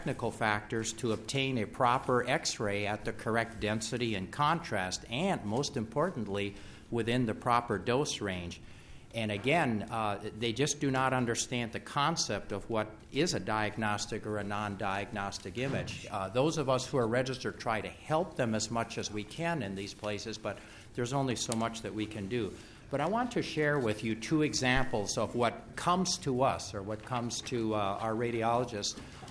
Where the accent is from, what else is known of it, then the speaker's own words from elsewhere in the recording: Rochester, Minnesota, United States; I am from Rochester, Minnesota. I, like Linda, am a registered radiologic technologist. I have been a radiologic technologist in Minnesota for 37 years.